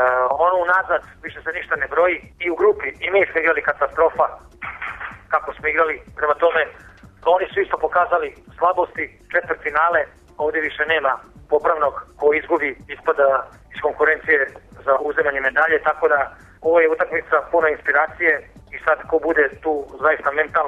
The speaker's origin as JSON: {"language": "Serbian", "country": "Serbia", "said": "Naravno, kao Srbin, tipujem na Srbiju"}